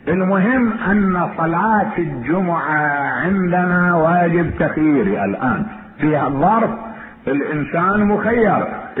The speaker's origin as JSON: {"language": "Arabic", "country": "Iraq", "said": "كان عندنا بالعراق"}